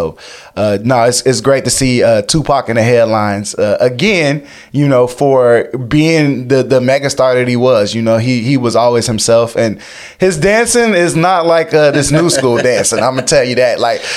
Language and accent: English; Chicago, Illinois, United States; And I mean, being from the Chicago area, inner city youth experiencing, you know, really harsh circumstances.